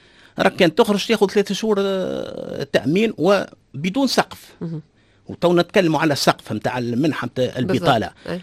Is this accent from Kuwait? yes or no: no; Tunisia; هذه مشكله كبيره عندنا في تونس